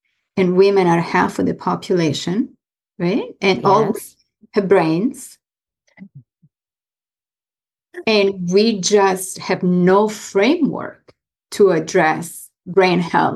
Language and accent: English; Florence, Tuscany, Italy; English is a second language; So I was born and raised in Florence, which is beautiful.